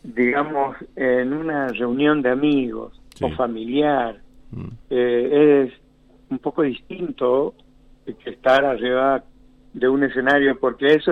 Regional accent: Paso de los Libres, Corrientes, Argentina; yo soy de Paso de los Libres, yo de chiquito, mi viejo siempre le gustaba ir al río

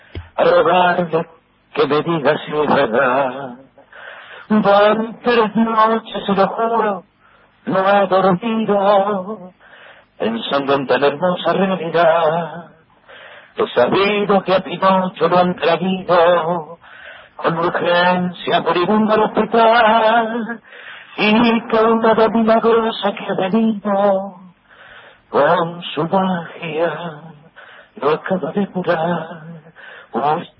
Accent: Buenos Aires, Argentina; born there; Yo nací en Villa Ortúzar, barrio Abril en su momento, clase media hecha pelota, diría.

